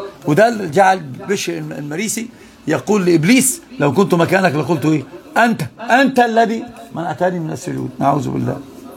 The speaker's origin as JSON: {"language": "Arabic", "country": "Egypt", "said": "الحرافيش عندنا في مصر يسمون عندهم في تركيا الأبضاية"}